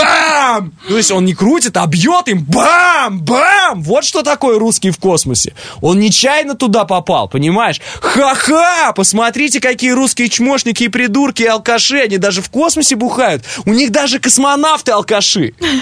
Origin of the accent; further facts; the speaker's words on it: Russia; когда я приезжал в Америку и говорил, я из России